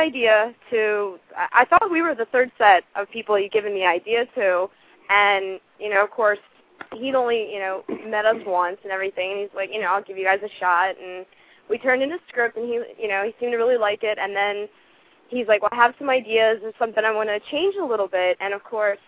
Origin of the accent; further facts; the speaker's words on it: Baltimore, Maryland, United States; From Maryland. I've been to Busch Gardens. I'm from Baltimore.